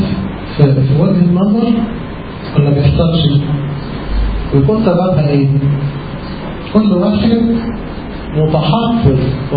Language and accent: Arabic; Egypt; كلمه اسف دي يعني احنا كمصريين صعبه ان تطلع من لساننا